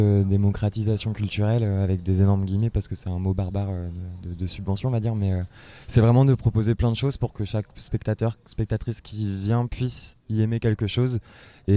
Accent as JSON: {"language": "French", "town": "Montoire", "region": "Centre-Val de Loire", "country": "France", "tie": "born or raised there", "said": "moi je suis originaire de Montoire, j'étais au collège, parce que là on est du coup dans un bar à Montoire, et j'étais au collège juste en face, dans la diagonale, à 2 minutes à pied. Et j'ai fait ma maternelle jusqu'au collège à Montoire."}